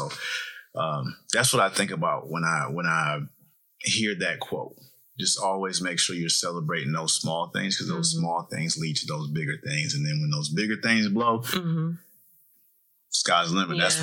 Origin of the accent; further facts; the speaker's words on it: Detroit, Michigan, United States; Well, I'm from Detroit.